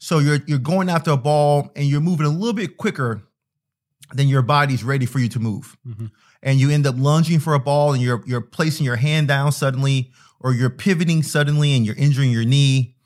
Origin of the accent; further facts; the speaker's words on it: Lakeland, Florida, United States; Well, I'm originally from Florida. Mm-hmm. I grew up in Lakeland, so it's not too far from home.